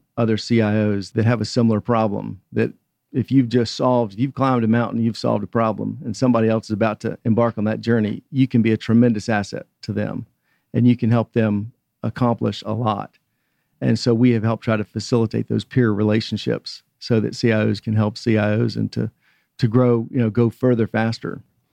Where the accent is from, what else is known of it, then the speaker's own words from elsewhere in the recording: Atlanta, Georgia, United States; Well, I grew up here in Atlanta. I've got parents and grandparents from Atlanta.